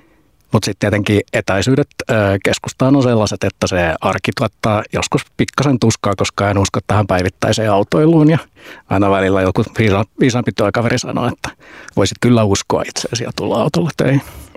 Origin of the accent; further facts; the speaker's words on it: Helsinki, Uusimaa, Finland; Että se tulee niin kuin sellaisesta hyvästä turvallisesta lähiörakenteesta, jossa sain kasvaa silloin pienenä, kun koulun aloitin Myllypurossa.